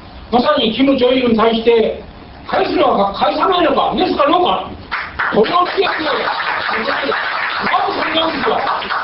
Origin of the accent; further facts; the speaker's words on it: Ishikawa, Japan; 石川から来ました